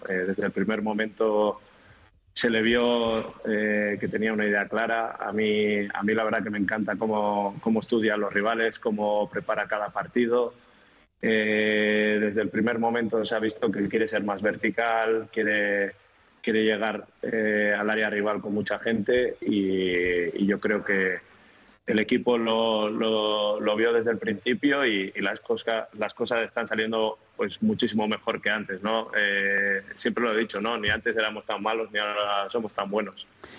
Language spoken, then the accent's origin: Spanish; San Sebastián, Basque Country, Spain; En la ciudad, en mi pueblo, digamos, a todo el mundo, pues cuando salía a la calle